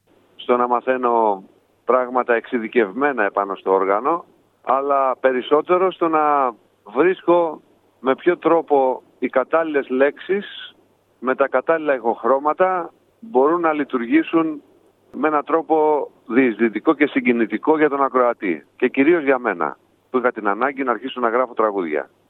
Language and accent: Greek; Athens, Attica, Greece; Εγώ γεννήθηκα στην Αθήνα, μεγάλωσα στην Αθήνα, μεγάλωσα στο Μενίδη. Για λίγα χρόνια βέβαια είχα περάσει και από τα Καμίνια, μια γειτονιά που είναι στο Πειραιά, κοντά στον Πειραιά.